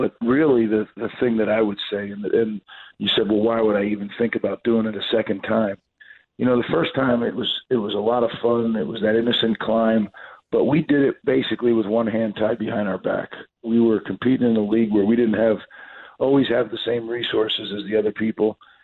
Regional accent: New Jersey, United States; born or raised there

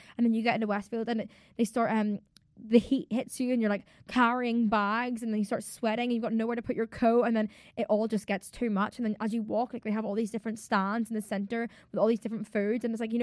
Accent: Ireland; now in London, United Kingdom; because I'm from Ireland.

